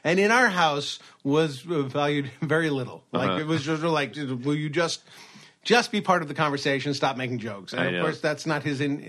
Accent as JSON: {"language": "English", "town": "Brooklyn", "region": "New York", "country": "United States", "tie": "born there", "said": "I was born originally in Brooklyn, and he was born in Long Island."}